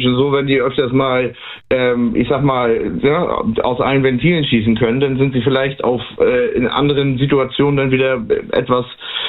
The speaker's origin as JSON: {"language": "German", "region": "Schleswig-Holstein", "country": "Germany", "said": "Schleswig-Holstein."}